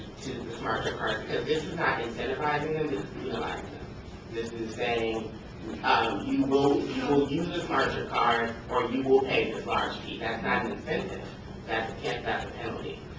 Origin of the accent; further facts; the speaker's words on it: Fresno, California, United States; I come from Fresno, California, which is not nearly the size of this metropolitan region.